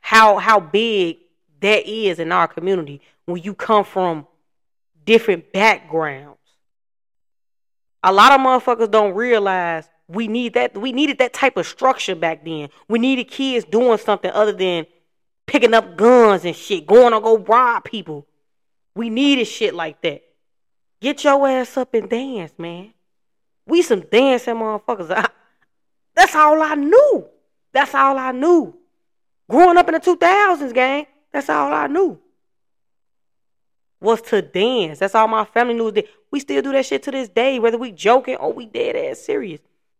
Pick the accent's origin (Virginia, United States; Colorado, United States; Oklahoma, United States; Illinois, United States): Illinois, United States; Chicago; Chicago, Illinois. On the west side. 290 to be exact. I feel like growing up in Chicago was something different from other cities.